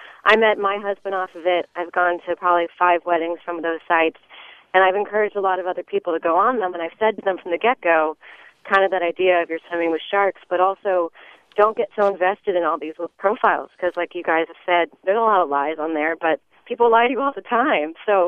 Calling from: Oakland, California, United States; Hi, I'm calling from Oakland.

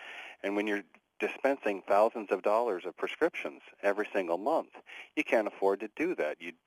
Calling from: San Francisco, California, United States; Hi, I'm calling from San Francisco. I'm a pharmacist here specializing in HIV care.

